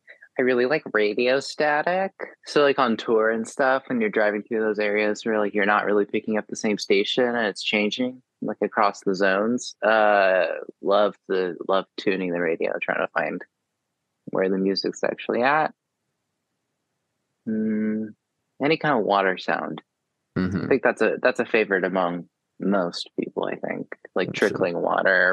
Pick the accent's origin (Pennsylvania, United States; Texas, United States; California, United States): Texas, United States; San Antonio; So it's a little bit different than I'm from Texas in San Antonio, and then I've lived in different neighborhoods outside of that.